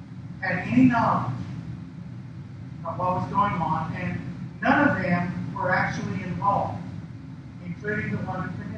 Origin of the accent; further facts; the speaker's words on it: United States; Now, I am an American and I'm proud of it.